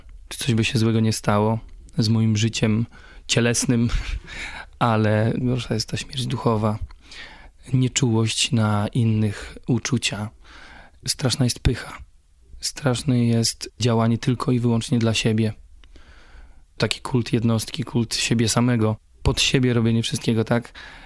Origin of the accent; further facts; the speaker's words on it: Braniewo, Warmian-Masurian Voivodeship, Poland; Ja jestem z małej miejscowości, to jest 17 tysięcy mieszkańców w Braniewie.